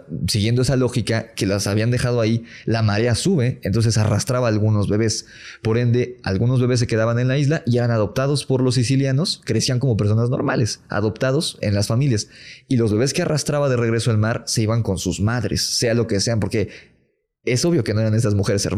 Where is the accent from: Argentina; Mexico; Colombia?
Mexico; Mexico City